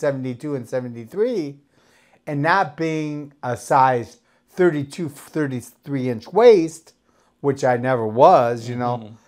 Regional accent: Detroit, Michigan, United States; You know, I'm from Detroit, a suburb, and there was none of that.

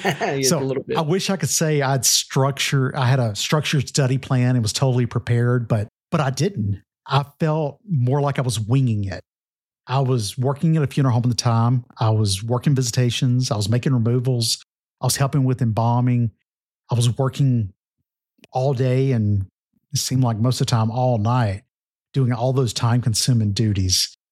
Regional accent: Louisiana, United States; Robert, I know you're in Louisiana and I'm from Louisiana.

